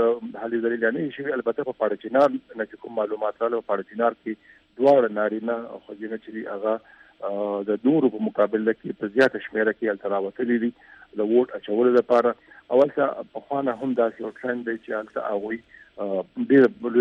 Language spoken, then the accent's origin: Pashto; Khyber Pakhtunkhwa, Pakistan; زما خو تعلق کوم کې خیبر سره دی، نو زه اوس په خیبر کې یم